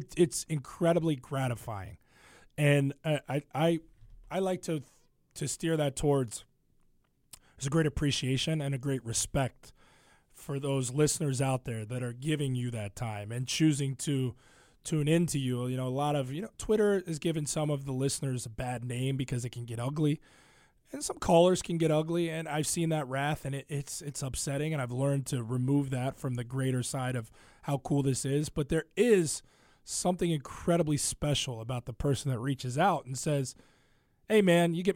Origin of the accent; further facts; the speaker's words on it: Ohio, United States; now in Chicago, United States; I grew up in Ohio, and Cincinnati's their sports talk radio, but it's not the beast that it is in Chicago.